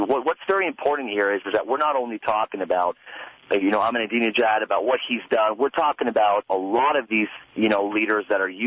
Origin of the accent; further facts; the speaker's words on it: Canada; born there; I'm a Canadian. I'm born in Canada, but my father is Iranian.